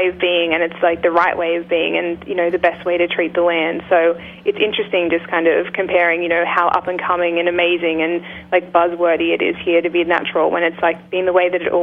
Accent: Australia; I'm an Australian. I like need to be in the sun all the time.

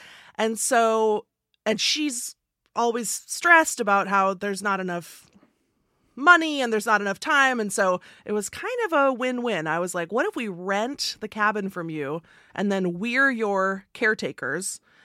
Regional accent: Seattle, Washington, United States; And it was like, and I grew up in Seattle and I'm like, I'm offended.

